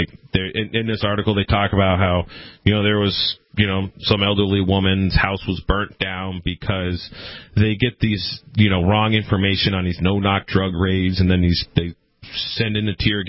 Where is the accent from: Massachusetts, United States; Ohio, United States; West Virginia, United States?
Massachusetts, United States; Well, where I grew up in Western Mass, the locals are like, quote, suicide